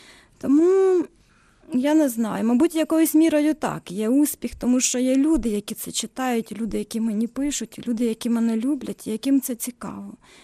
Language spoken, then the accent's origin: Ukrainian; Sumy Oblast, Ukraine; born there; моя українська мова не зовсім українська, багато русизмів проскакує, оскільки я народилася в Сумській області.